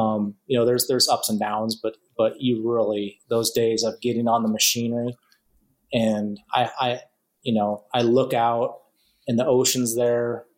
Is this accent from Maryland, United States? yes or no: no; Nebraska, United States; I'm a kid from Nebraska that was doing something completely different.